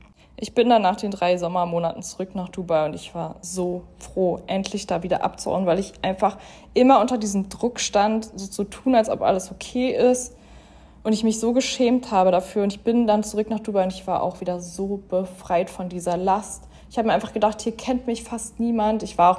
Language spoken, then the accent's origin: German; Berlin, Germany; die Leute um mich herum in Berlin, in meiner Heimat, haben das schon gesehen